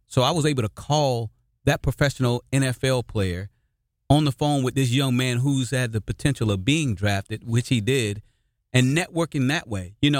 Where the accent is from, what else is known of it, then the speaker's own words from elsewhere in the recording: Naples, Campania, Italy; also born or lived in South Carolina, United States; I'm originally from South Carolina, the great state of South Carolina originally, but I'm a military brat. So, believe it or not, I actually grew up in Italy. I grew up in Naples, Italy. My dad was in the Marine Corps, so I had an opportunity to live overseas